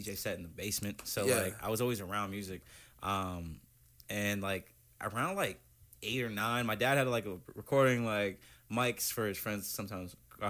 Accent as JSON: {"language": "English", "town": "Lunenburg", "region": "Massachusetts", "country": "United States", "said": "I'm from Mass, like the outskirts of Boston, small town called Lunenburg."}